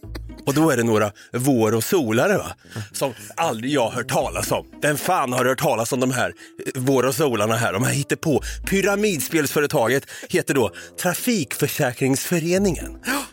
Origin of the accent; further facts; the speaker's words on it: Ystad, Skåne, Sweden; Nej, det är jag inte. Jag är från Ystad.